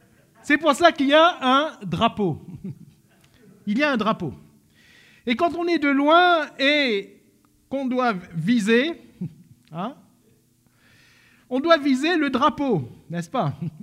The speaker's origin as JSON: {"language": "French", "region": "Réunion", "country": "France", "said": "le sport qui est le plus fameux chez nous en France et à l'île de la Réunion, c'est le football"}